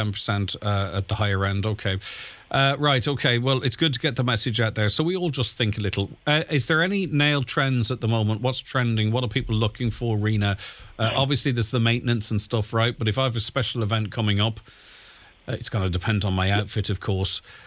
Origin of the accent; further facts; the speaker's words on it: Derry, Northern Ireland, United Kingdom; I'm from Derry and I just love the alpacas in Donegal.